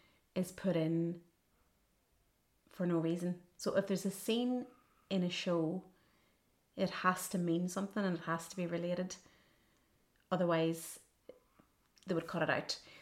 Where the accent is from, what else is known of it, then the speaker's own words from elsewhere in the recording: Omagh, Northern Ireland, United Kingdom; And, you know, like, growing up in the North, okay, we grew up with the Troubles, but they were a backdrop, you know? I grew up in Oma